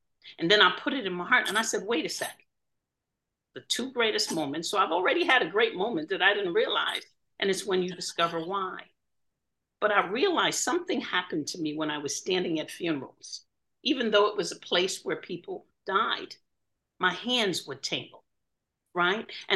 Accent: Jamaica; now in Connecticut, United States; from dirt floors, originally from Jamaica. Oh my goodness. And now I'm hailing from Connecticut.

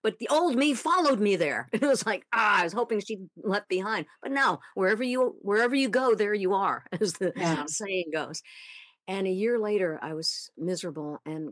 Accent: Long Island, New York, United States; I grew up on Long Island in New York City.

